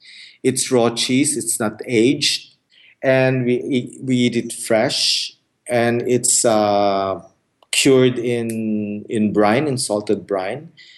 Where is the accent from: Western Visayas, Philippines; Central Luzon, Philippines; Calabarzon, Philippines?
Calabarzon, Philippines; Cavite; when I was growing up in Cavite, it's eaten during Christmas.